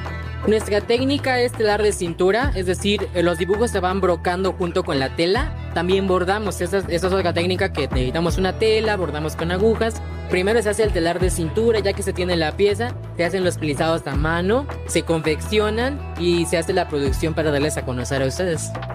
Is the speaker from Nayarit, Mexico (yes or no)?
no; Chiapas, Mexico; Nosotros somos de Chiapas